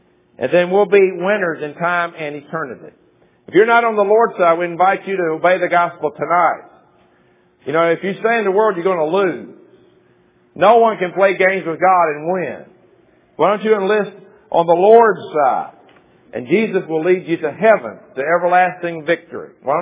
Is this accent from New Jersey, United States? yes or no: no; Murfreesboro, Tennessee, United States; I grew up in Murfreesboro, Tennessee.